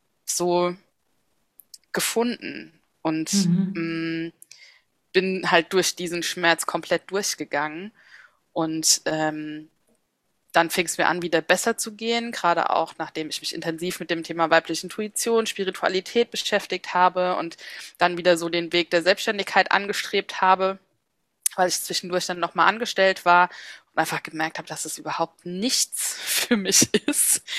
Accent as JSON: {"language": "German", "town": "Mainz", "region": "Rhineland-Palatinate", "country": "Germany", "tie": "born or raised there", "said": "Und ich liebe Mainz, ist meine Heimatstadt"}